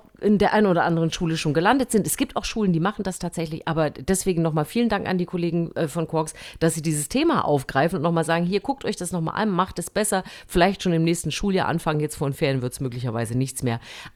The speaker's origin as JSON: {"language": "German", "country": "Germany", "tie": "born or raised there", "said": "Ich meine, ich bin ja im DDR-Sportunterricht groß geworden."}